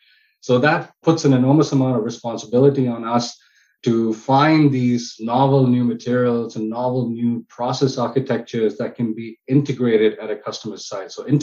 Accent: South India, India; Well, you know, I'm Indian, so I'm very biased to my cuisine. And being in India, I'm from the southern part of India.

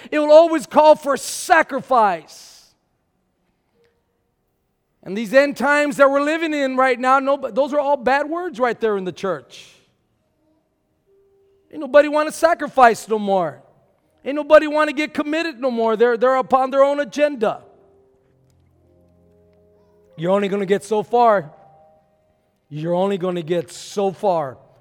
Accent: Texas, United States; I'm from South Texas, baby, and I know a fighter from not a, a non-fighter.

